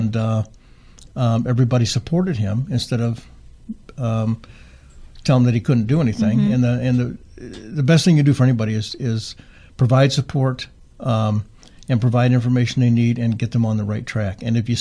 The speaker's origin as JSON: {"language": "English", "region": "Ohio", "country": "United States", "lives_now": "Arizona, United States", "said": "So the people here are, you know, I'm from Ohio."}